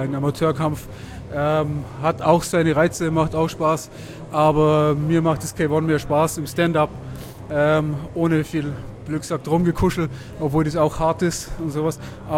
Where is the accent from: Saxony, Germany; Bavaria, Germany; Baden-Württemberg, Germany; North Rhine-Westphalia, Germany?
Bavaria, Germany; Burghausen; Genau, ich bin aus Deutschland, Burghausen, direkt an der Grenze zu Österreich. Was ist die nächste? Zwischen Salzburg, Braunau in dem Eck drinnen, da ist Burghausen.